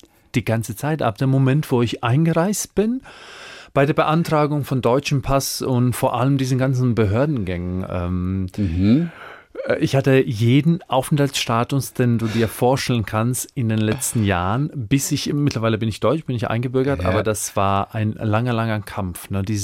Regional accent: Dalmatia, Croatia; weil ich bin Dalmatiner, ich komme aus Dalmatien.

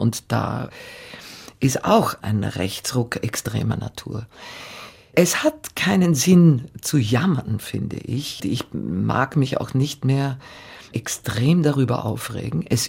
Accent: Austria; also born or lived in Athens, Greece; Österreich, in der Schule, war nur beim Verlesen der Zeugnisse der besondere Moment

